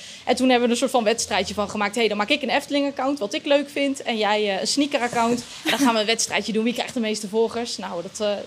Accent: Nieuw-Vennep, North Holland, Netherlands; Nu is het zo dat ik oorspronkelijk uit Nieuw-Vennep kom. Dus dat is echt wel een dorpje verder weg van de Efteling. En ik heb ongeveer 3 jaar geleden heb ik besloten om naar de Efteling, om dichter bij de Efteling te gaan wonen.

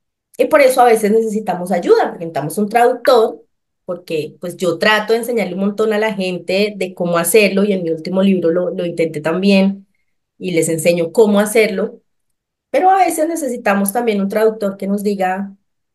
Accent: Boyacá, Colombia; moved away as an adult; now in Bogotá, Colombia; toda una joven de 19 años, feliz en Bogotá. Pues yo soy boyacense, entonces me vine a Bogotá a vivir una vida como súper chévere en la metrópoli.

